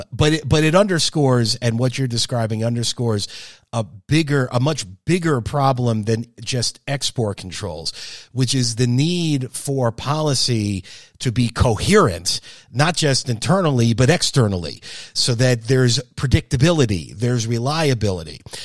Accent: United States; And as an American, the hardest part of watching that interview was to hear U.S. allies refer

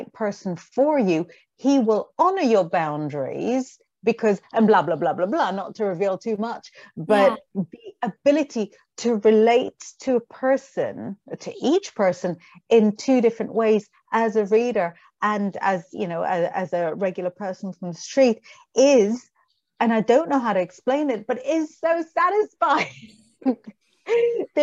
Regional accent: Israel; English is a second language; moved away as an adult; I was 25. I wasn't even in my own country. I wasn't even speaking my own language. I'm from Israel and I was living in London at the time.

